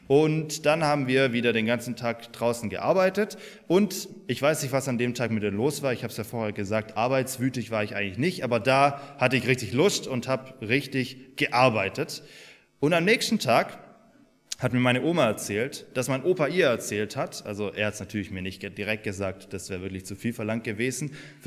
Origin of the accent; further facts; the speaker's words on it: Swabia, Germany; Ich bin ja ein Schwabe, eigentlich. Und es gibt im Schwäbischen ein Sprichwort